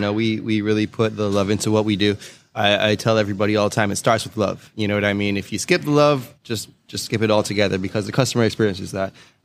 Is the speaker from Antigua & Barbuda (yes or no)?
yes; Antigua & Barbuda; So I'm from Antigua, and the majority of the hotels and resorts that are in the island are run by like European or English chefs.